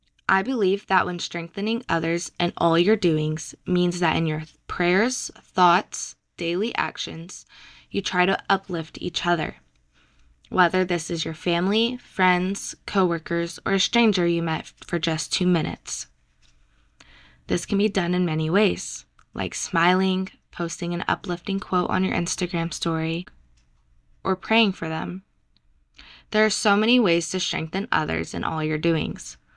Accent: Texas, United States; Growing up in Texas, people are mainly Baptist, but all that matters is that you are Christian and love Jesus Christ.

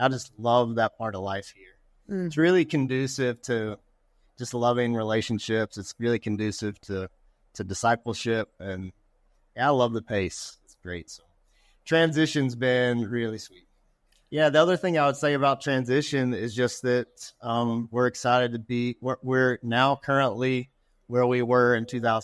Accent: United States; I had from all my years lived growing up in the States.

